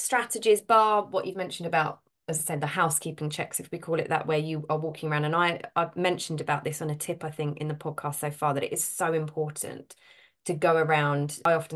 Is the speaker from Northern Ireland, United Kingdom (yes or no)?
no; Shoeburyness, East of England, United Kingdom; so I'm from Essex near South End, grew up in Shoebury and all this kind of area.